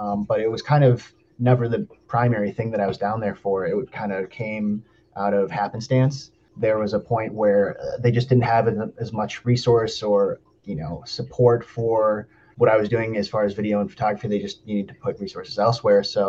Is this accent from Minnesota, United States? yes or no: yes; Minneapolis, Minnesota, United States; You know, I was raised in Minneapolis.